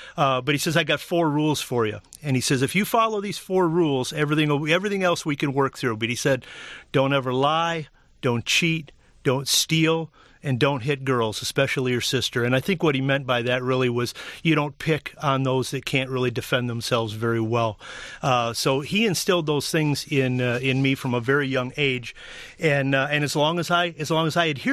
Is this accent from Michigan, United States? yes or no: yes; Lake Orion, Michigan, United States; I grew up in Lake Orion. We moved there on my fourth birthday in 1968. So I grew up right on the lake